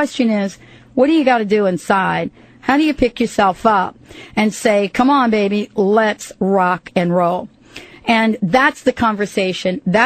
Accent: New York City, New York, United States; also born or lived in New Jersey; And as I grew up in New York City and Jersey, of course, I got to be up close and personal with Kathy Lee on a regular basis.

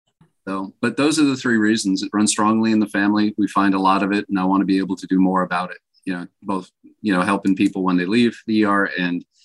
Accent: Ireland; I'll give you the shorthand version as much as an Irishman can.

